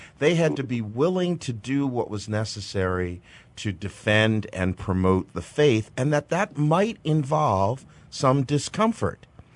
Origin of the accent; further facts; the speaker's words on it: New Jersey, United States; I grew up in New Jersey, and at my confirmation, I was also given a tap on the cheek